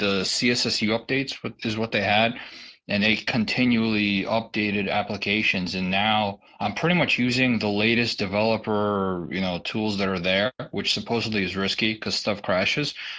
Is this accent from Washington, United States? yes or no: no; Brooklyn, New York, United States; Well, I'm Brooklyn, New York.